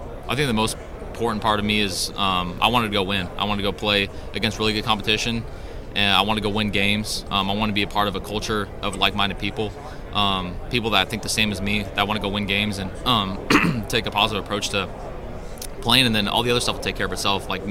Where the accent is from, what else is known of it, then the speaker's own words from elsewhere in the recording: California, United States; I'm from California.